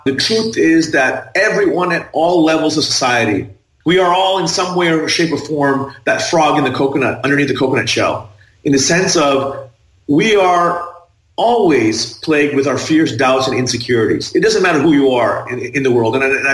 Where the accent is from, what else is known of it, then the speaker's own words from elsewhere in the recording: Thailand; I was raised in Thailand, and I, as a child, I lived in a very comfortable upbringing.